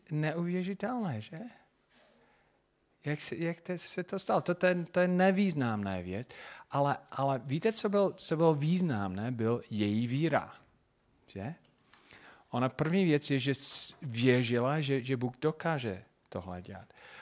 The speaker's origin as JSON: {"language": "Czech", "town": "Englewood", "region": "Colorado", "country": "United States", "second_language": "Czech", "said": "A já pocházím z Inglewood, Colorado."}